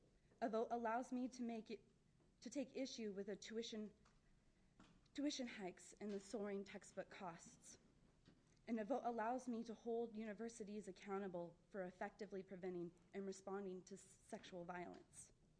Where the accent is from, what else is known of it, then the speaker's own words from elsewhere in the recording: Coos Bay, Oregon, United States; I'm from Coos Bay, Oregon.